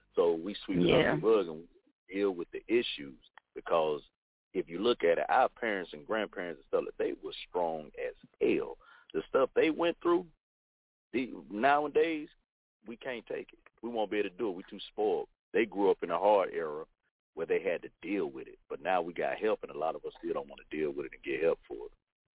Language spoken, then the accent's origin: English; Mississippi, United States; I'm from Mississippi